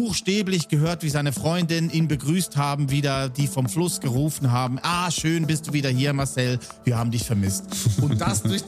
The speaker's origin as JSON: {"language": "German", "region": "Lucerne", "country": "Switzerland", "tie": "born or raised there", "said": "dass Tobi in Wiel aufgewachsen ist, im Kanton Luzern. Das ist 15 Minuten weg von da, wo ich aufgewachsen bin. Eibu, wie wir sagen."}